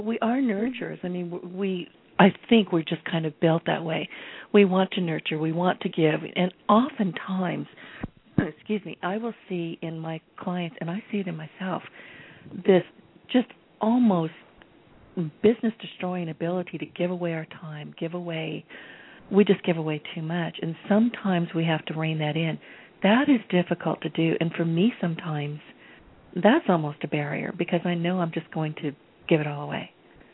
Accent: the South, United States; But I'm from the South. If I say bless your heart, I'm not loving you.

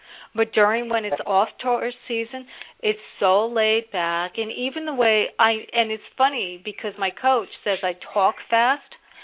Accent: New Jersey, United States; now in North Carolina, United States; when I moved down to North Carolina from New Jersey, I was kicking and screaming, okay? And, you know, I really was. I was kicking. I spent my life in New Jersey.

